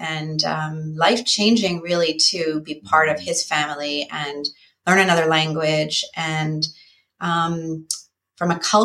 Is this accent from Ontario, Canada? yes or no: no; St. Albert, Alberta, Canada; moved away as an adult; now in New York, United States; I was born and raised in St. Albert, Alberta, Canada, a suburb of Edmonton. So minus 40 is an average winter day, hence the reason why I left in my early 20s.